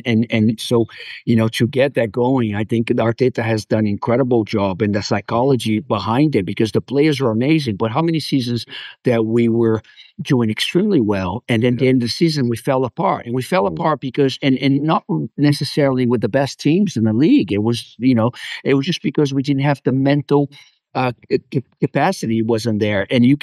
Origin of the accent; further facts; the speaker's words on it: Los Angeles, California, United States; moved away as an adult; You know, it's funny because I came from Los Angeles, California, and coming here, I was pretty established.